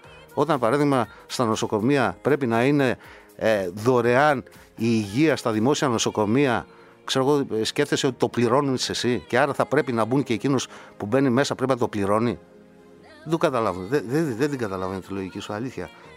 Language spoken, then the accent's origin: Greek; Arta, Epirus, Greece; Κάποιοι από εσάς ξέρετε ότι είμαι από την Άρτα.